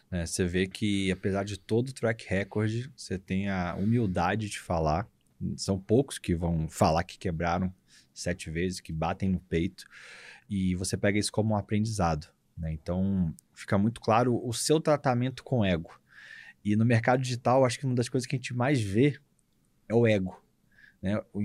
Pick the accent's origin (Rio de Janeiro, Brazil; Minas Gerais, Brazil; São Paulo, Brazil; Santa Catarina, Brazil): Rio de Janeiro, Brazil; Pode, então, sou carioca